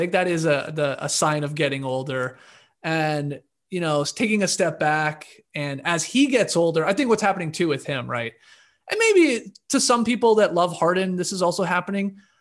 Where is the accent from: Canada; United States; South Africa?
Canada; I'm a huge Nash fan, being Canadian, and like he's my idol.